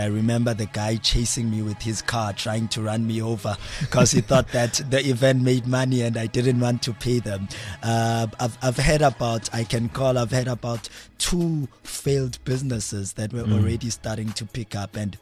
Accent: Mount Frere, Eastern Cape, South Africa; I'm from the Eastern Cape, a small town called Mount Frey.

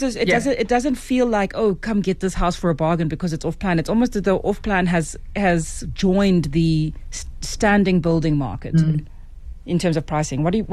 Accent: Western Cape, South Africa; Listen, I'm from the Western Cape.

